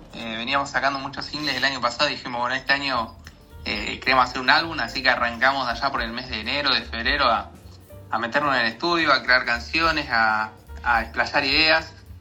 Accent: Campana, Buenos Aires Province, Argentina; yo soy de Campana, Agus es de San Pedro, son dos ciudades que están a 100 kilómetros de distancia.

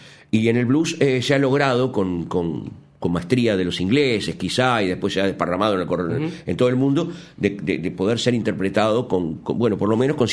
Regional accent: Uruguay; En el ambiente montevideano, porque es acá donde vivo, claro. Si no puedo decir, me considero un músico uruguayo

